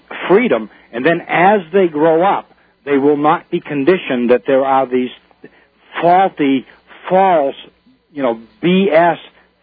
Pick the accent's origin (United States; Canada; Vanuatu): United States; Massachusetts; I grew up in Massachusetts, and north of the border, there's a little bit more freedom up in New Hampshire.